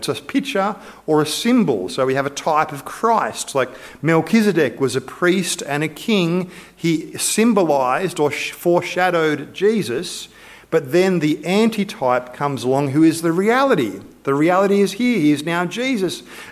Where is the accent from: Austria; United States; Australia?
Australia; Yes, we're Australian.